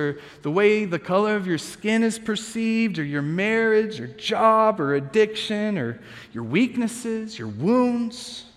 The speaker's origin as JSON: {"language": "English", "region": "the South", "country": "United States", "lives_now": "Midwest, United States", "said": "I'm from the South. That's how I read that."}